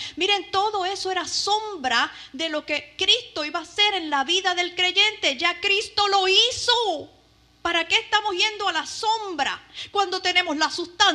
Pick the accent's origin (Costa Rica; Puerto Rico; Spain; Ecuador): Puerto Rico; Yo me acuerdo cuando niña en Puerto Rico